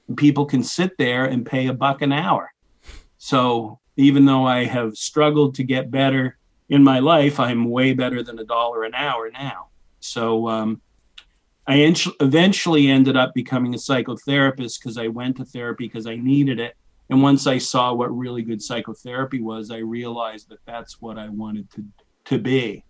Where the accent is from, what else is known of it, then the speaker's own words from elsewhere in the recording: New Brunswick, Canada; I grew up in New Brunswick, Canada, which is north of Maine for those of you who aren't aware of Canada's geography. I ended up being raised in a very conservative Christian circle